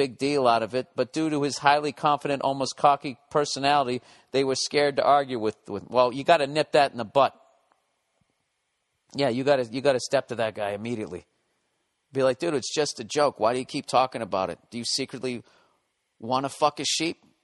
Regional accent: Wales, United Kingdom; because I'm from Wales

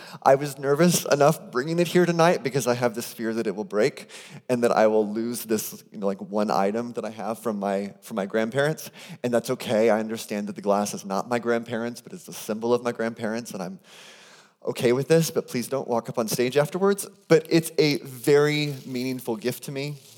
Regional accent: Phoenix, Arizona, United States; I grew up in Phoenix, Arizona. And in the years that I lived in Phoenix, Arizona, my grandma and grandpa lived in a city called Sun City, Arizona.

